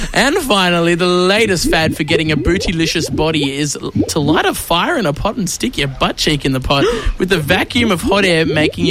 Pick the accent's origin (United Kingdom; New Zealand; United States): United Kingdom; I'm real British.